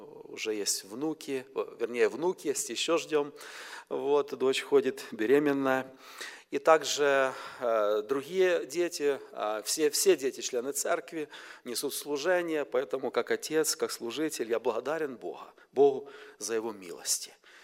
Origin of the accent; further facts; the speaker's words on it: Ukraine; я с Украины. Семья моя живет в Чернигове, и я несу служение в Первой Баптистской Церкви города Чернигова, это север Украины.